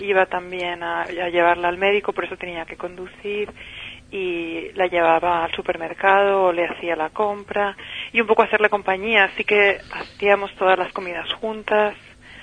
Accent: Madrid, Community of Madrid, Spain; Yo habiendo crecido en Madrid y siendo española

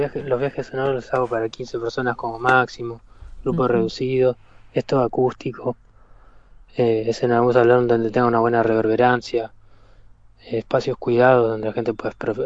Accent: Tierra del Fuego, Argentina; born there; los nativos de Tierra del Fuego, donde yo nací.

